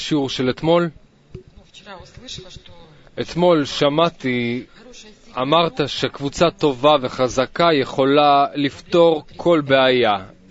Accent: Moscow, Russia; תודה. אני ממוסקבה.

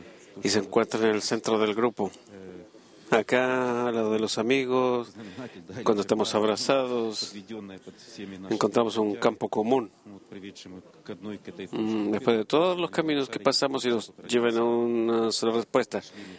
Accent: Saint Petersburg, Russia; Yo soy de San Petersburgo

